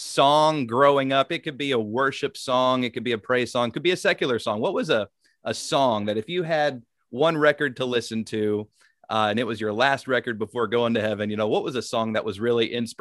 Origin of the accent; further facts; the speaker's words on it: Nashville, Tennessee, United States; He is the founder and lead pastor of Grace Church in Nashville, Tennessee, my home state.